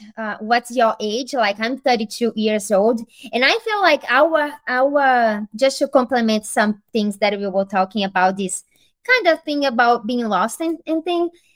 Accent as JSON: {"language": "English", "country": "Brazil", "second_language": "English", "said": "So as you mentioned, I came from Brazil and I worked as a nanny here for long time."}